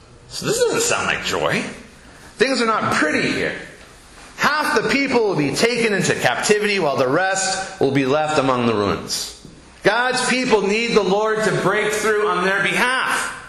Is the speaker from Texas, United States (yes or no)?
yes; Irving, Texas, United States; because in the house where I grew up in Irving, my mom had elegantly placed some